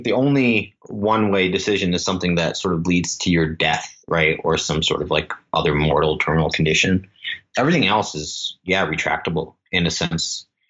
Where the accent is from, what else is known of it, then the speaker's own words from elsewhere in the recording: Singapore; you know, I grew up in Singapore, like not a very risk-friendly place.